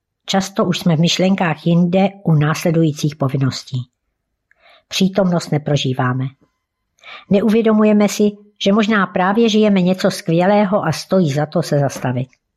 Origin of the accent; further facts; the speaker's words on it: Horní Ředice, Pardubice Region, Czechia; církev Československá husitská. Pocházím z Horních Ředic u Holic. Jsem z pokřtěné, ale nepraktikující rodiny.